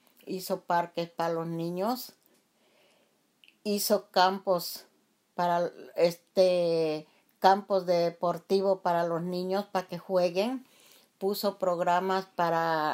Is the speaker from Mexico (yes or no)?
yes; Mexico; de una familia mexicana y yo, aunque tenga yo mis papeles, yo me siento todavía mexicana porque yo siempre voy a mi pueblo y mi México es muy lindo y querido.